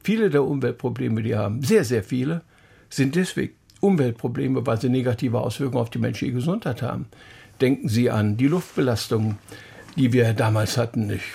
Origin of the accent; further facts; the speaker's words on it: Silesian Voivodeship, Poland; now in Germany; ich bin Schlesier, bin als Flüchtling hierher gekommen